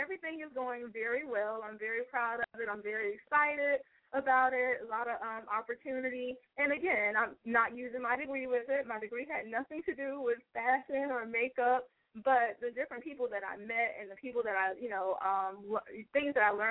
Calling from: Tampa, Florida, United States; I'm calling from Tampa.

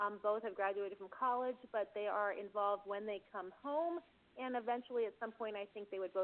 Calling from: Anchorage, Alaska, United States; I'm calling from Anchorage.

